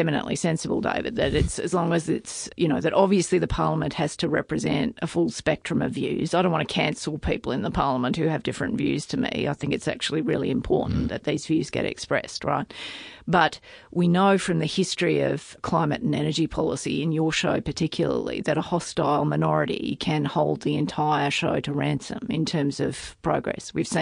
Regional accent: Tamworth, New South Wales, Australia; But I mean, I grew up in the regions. I grew up in Tamworth, but I'm a long way from that now.

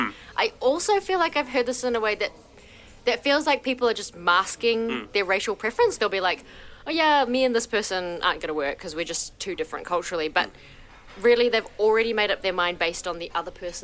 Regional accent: Auckland, New Zealand; Auckland, where both you and I live and were raised.

